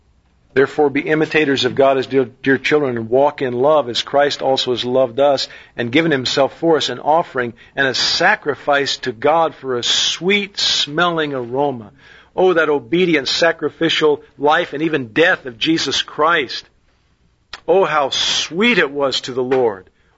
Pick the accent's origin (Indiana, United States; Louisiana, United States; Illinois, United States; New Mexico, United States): Indiana, United States; Indianapolis; born there; we were going to trek back up to Indiana and Minnesota, where we were born. I was born in Indianapolis, my wife in Minneapolis.